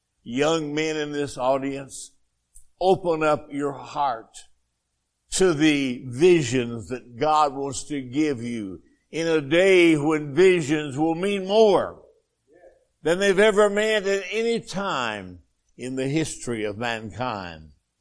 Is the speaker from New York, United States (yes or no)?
no; Arkansas, United States; accent: Arkansas; I'll just quote that whole verse to you in Hebrew with my Arkansas accent.